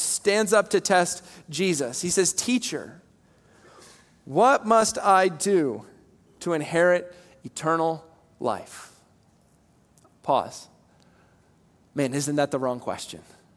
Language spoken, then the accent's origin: English; Gorham, United States; I said, well, I am from Gorham.